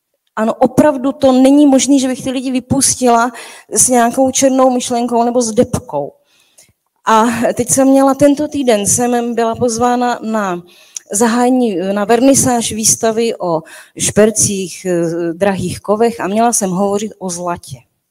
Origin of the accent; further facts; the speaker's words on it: Jihlava, Vysočina Region, Czechia; jsem z Jihlavy